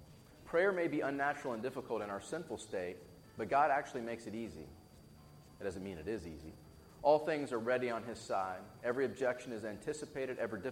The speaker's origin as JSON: {"language": "English", "region": "Texas", "country": "United States", "said": "I'm from Texas, so this is, I kind of like the first part of this quote."}